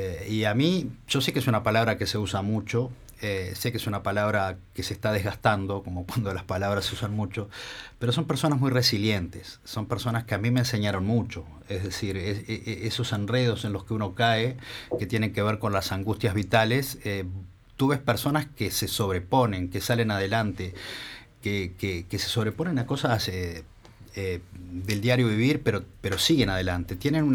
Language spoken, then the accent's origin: Spanish; Salto, Uruguay; que es mi club en Salto. Yo soy de Salto, una ciudad del interior, como ustedes ya saben.